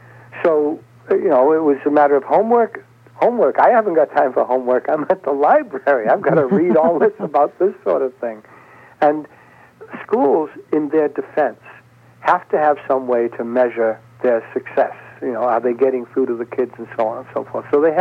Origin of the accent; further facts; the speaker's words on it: Boston, Massachusetts, United States; But because I am from Boston, that made me eligible to go to Boston Latin School